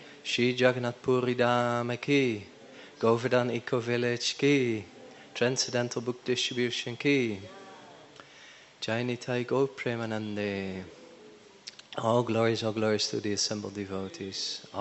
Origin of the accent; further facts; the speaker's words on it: Netherlands; now in Radadesh, Belgium; I come from Radadesh, Belgium. Originally from Holland.